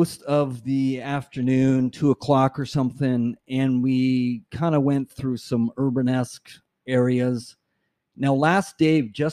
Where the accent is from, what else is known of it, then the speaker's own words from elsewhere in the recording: Western Canada, Canada; And you get to explain to people that, yes, we're Canadian and no, we don't speak French because we're from the West.